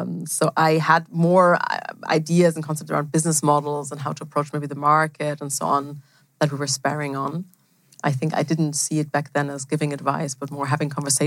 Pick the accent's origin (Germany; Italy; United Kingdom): Germany; also born or lived in Switzerland; I'm actually from Germany.